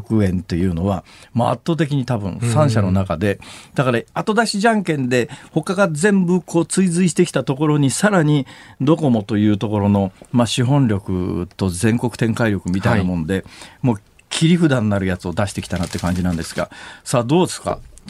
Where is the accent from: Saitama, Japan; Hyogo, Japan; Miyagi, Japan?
Saitama, Japan; うち関西文化圏なんですよ、はい、ね、育った環境が、はい、まあ、あの埼玉県で育ってますから